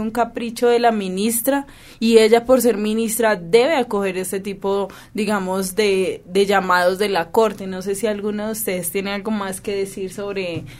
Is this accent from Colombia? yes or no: yes; Colombia; somos una sociedad colombiana homofóbica